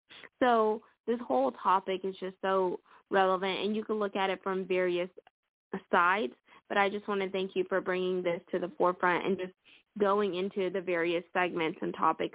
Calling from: Houston, Texas, United States; I'm calling from Houston, Texas.

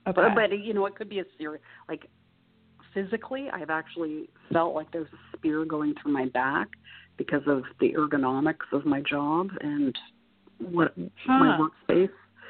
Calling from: Canada; I'm calling from Canada.

